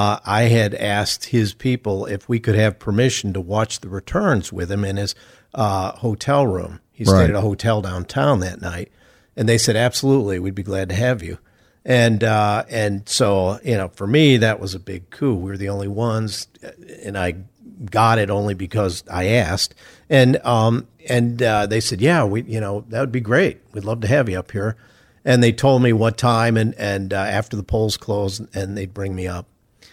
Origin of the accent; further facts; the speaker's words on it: Chicago, Illinois, United States; In those days, I grew up in Chicago.